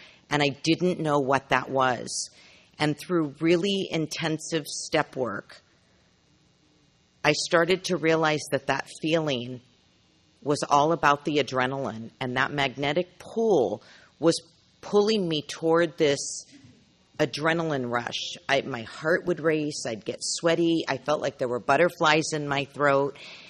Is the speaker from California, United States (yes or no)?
yes; San Diego, California, United States; I'm from San Diego.